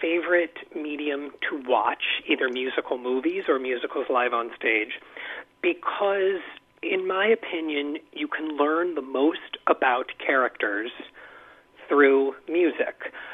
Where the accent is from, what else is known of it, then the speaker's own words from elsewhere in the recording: Kansas City, Kansas, United States; now in New York, United States; Yes, mm-hmm. Born and raised in Kansas City.